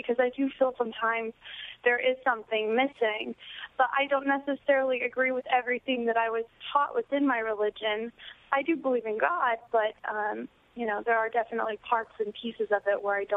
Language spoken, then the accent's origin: English; Utah, United States; moved away as an adult; So I'm calling because, see, I grew up Mormon. I'm originally from Utah, and I moved out here when I was 18 years old.